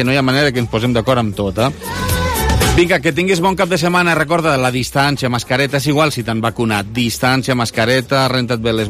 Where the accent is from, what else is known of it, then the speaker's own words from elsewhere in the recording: Lleida, Catalonia, Spain; parlant des de Lleida, som gent de Lleida